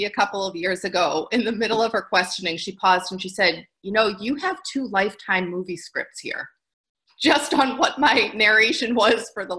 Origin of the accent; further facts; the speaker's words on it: Massachusetts, United States; I live in the Metro West Boston area. I grew up on the South Shore of Boston, beautiful area of the country